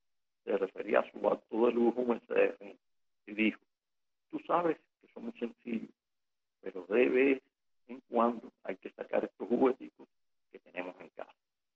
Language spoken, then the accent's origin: Spanish; Cuba